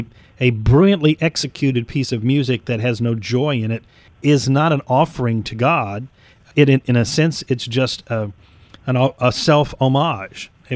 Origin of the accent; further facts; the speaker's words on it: Florida, United States; I grew up on the East Coast down in Florida, and I had a lot of Jewish friends